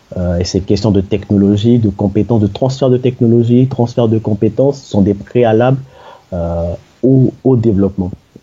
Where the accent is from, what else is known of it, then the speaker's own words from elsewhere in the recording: French Guiana, France; born there; Donc, je suis né en Guyane.